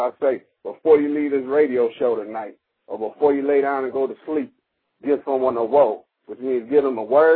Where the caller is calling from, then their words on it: Columbus, Georgia, United States; calling to you from Columbus, Georgia, about an hour and a half outside of Atlanta.